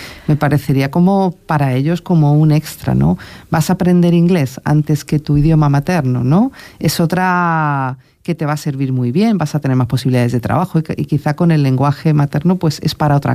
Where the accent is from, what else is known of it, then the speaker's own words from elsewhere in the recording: Velilla de San Antonio, Community of Madrid, Spain; now in Fuerteventura, Spain; Velilla de San Antonio fue mi pueblo, un pueblo chiquitito, y le tengo muchos recuerdos